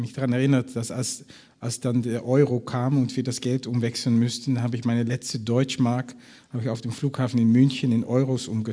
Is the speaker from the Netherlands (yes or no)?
yes; Netherlands; German is a second language; Und das habe ich dann als Niederländer doch irgendwie gedacht, okay, so eng sind wir miteinander verbunden.